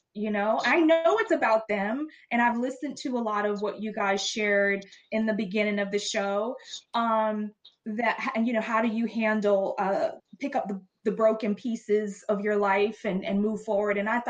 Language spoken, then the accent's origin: English; Florida, United States; moved away as an adult; now in California, United States; I'm originally from Florida, as KJ shared. We moved out here to California. Well, we actually came out here in 2012 over the summer.